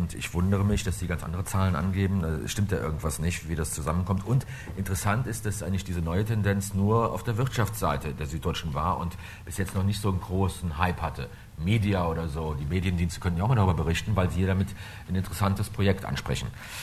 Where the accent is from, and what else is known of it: Eifel, Germany